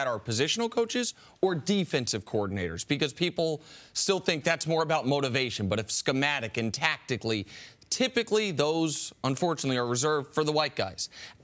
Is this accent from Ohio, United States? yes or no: no; Kansas City, Missouri, United States; an article about Bieniemy from the Kansas City Star, my hometown paper